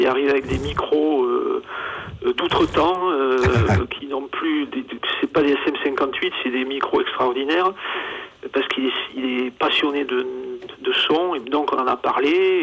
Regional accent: Castelsarrasin, Occitanie, France; accent: mix of Castelsarrasin and Bordeaux accents; now in Bordeaux, France; c'est pas tout à fait l'accent bordelais que j'ai, c'est un mix entre l'accent de Castelsarrasin et l'accent bordelais, parce qu'en fait, je suis de Castelsarrasin.

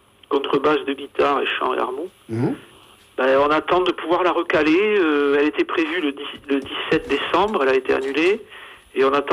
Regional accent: Castelsarrasin, Occitanie, France; accent: mix of Castelsarrasin and Bordeaux accents; now in Bordeaux, France; c'est pas tout à fait l'accent bordelais que j'ai, c'est un mix entre l'accent de Castelsarrasin et l'accent bordelais, parce qu'en fait, je suis de Castelsarrasin.

